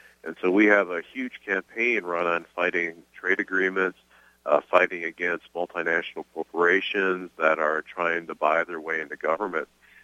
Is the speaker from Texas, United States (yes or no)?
no; Michigan, United States; So I grew up in Southwest Michigan. In a rural community.